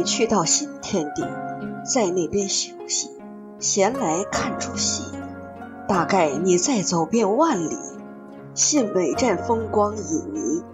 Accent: Hong Kong; 我出生及成长于香港，父母是从中国大陆迁徙而来的难民，在狮子山下的木屋区建立家庭

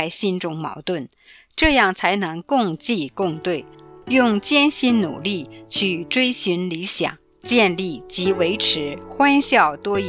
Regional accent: Hong Kong; 我自己就是在狮子山下的大勘村出生，然后搬进慈云山新村，一家八口住在只有百多平方尺的单位。

